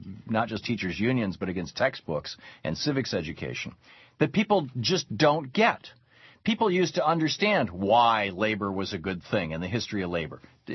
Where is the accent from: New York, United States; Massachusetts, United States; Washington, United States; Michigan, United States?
Michigan, United States; Lansing; also born or lived in Detroit; I grew up in Michigan, right? I grew up in the Midwest. I lived in Detroit. We lived near Chicago. I grew up in Lansing.